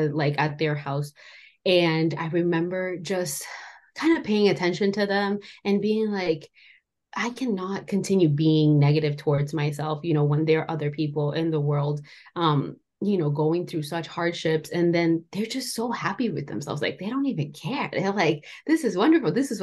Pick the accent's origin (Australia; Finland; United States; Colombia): Colombia; English is a second language; So when I grew up in Colombia, so I was born in Colombia, I grew up in Colombia